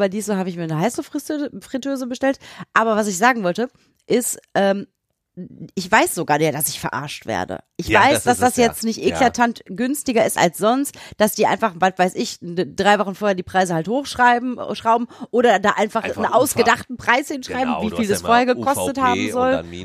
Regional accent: Bottrop, North Rhine-Westphalia, Germany; in Bottrop, meine Heimatstadt, wo ich herkomme

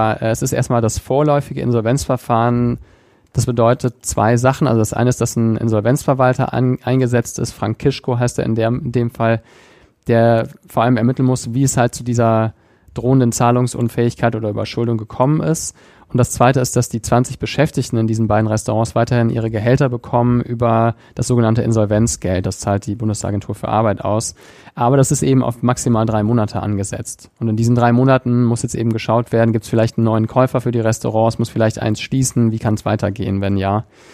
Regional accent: Meerbusch, North Rhine-Westphalia, Germany; Also ich komme aus Strümp, ein Stadtteil von Meerbusch

